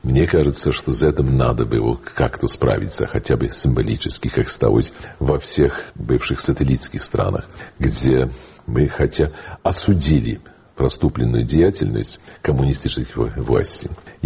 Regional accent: Poland; Russian is a second language; И важно сказать, что мы в этом, мы поляки, не можем считать себя чистыми и невиноватыми.

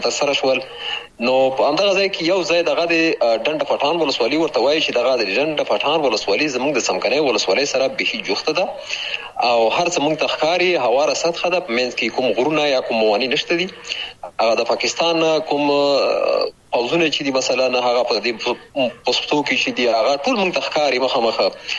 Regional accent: Afghanistan; هغه دیارلس سوه څلور شپېته کال و چې زه په همدې ولسوالۍ کې پیدا شوم، د بابو خیلو نومې ځای کې چې دا هم همدغه هم جوار ولسوالۍ ده، د ښکته پښتونخوا هغه ولسوالۍ چې د ډیورن کرخې سره جوخته پرته ده

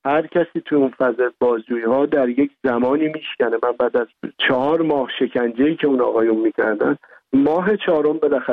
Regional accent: Iran; خودم یه فرزند دردمند رها شده از ایرانم

